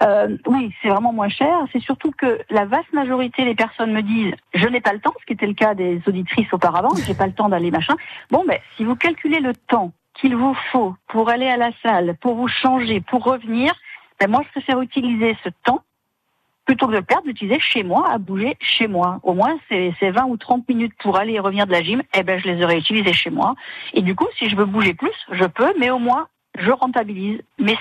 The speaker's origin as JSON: {"language": "French", "region": "Corsica", "country": "France", "said": "moi, je suis corse, comme vous le savez, et comme beaucoup de méditerranéennes"}